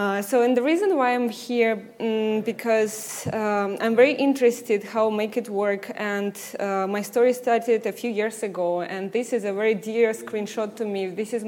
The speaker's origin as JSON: {"language": "English", "region": "Seoul", "country": "South Korea", "said": "I came from Seoul, South Korea."}